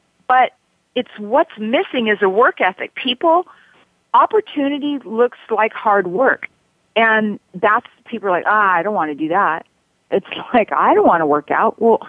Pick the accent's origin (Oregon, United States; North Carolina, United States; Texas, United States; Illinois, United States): Oregon, United States; Well, I grew up in Oregon in a small town, typical small town girl, and wanted to get the hell out of that town.